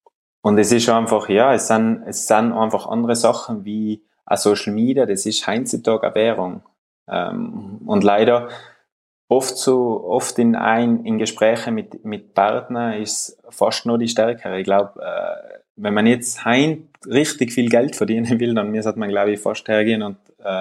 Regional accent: Weißenbach, Trentino-Alto Adige, Italy; Ich bin auf einem Bauernhof aufgewachsen in Südtirol, in einem ganz kleinen Bergdörfel, Weißenbach im Ahrental.

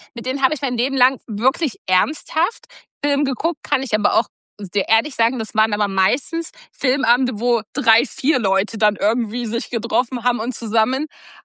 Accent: Thuringia, Germany; Früher bei uns in Thüringen

